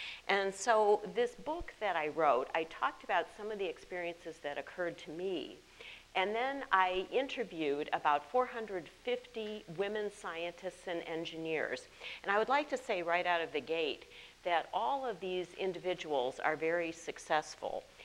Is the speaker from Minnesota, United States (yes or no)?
no; Madison, Wisconsin, United States; since I grew up in Madison, Wisconsin, and received all my degrees there, it's not too much of a shock.